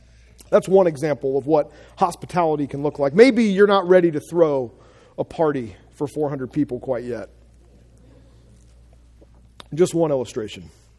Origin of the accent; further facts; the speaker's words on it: Asheville, North Carolina, United States; This is a family that I grew up with because I grew up in Asheville.